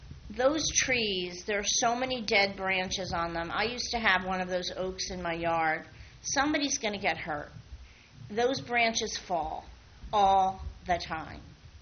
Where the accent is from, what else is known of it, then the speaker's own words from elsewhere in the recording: New York City, New York, United States; Yeah, I was born in New York.